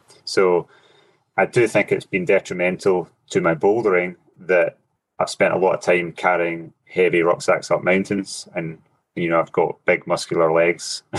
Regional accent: Scotland, United Kingdom; I think I'm a product of the climbing culture I grew up in, you know, as a Scottish climber, with the mountains that we have and the climate that we have

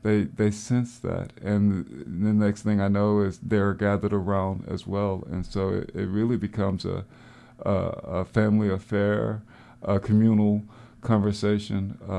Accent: the South, United States; I'm a Southerner, and we don't just walk into your home.

